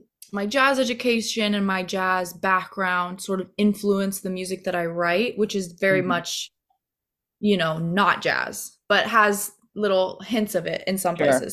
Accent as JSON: {"language": "English", "town": "Seattle", "region": "Washington", "country": "United States", "tie": "born or raised there", "said": "So growing up in Seattle was definitely very, it was a special childhood. You know, it's so amazing and lush and green up there."}